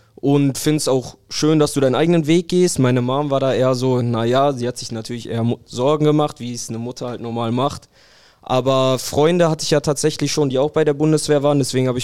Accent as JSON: {"language": "German", "town": "Bottrop", "region": "North Rhine-Westphalia", "country": "Germany", "tie": "born or raised there", "said": "Also es ist ja immer noch meine Heimatstadt hier. Bin hier geboren, 20 Jahre lang aufgewachsen."}